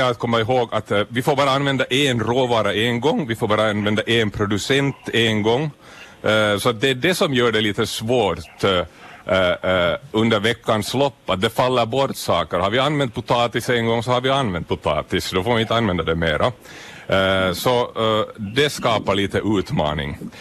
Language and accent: Swedish; Turku, Southwest Finland, Finland; moved away; Åboland är ju liksom mina hemmasopor. Jag är hemma från Åbo. Så att få röra mig där i hemmasoporna. Jag vet ju inte, liksom, jag har ju varit 30 år borta från Åboland.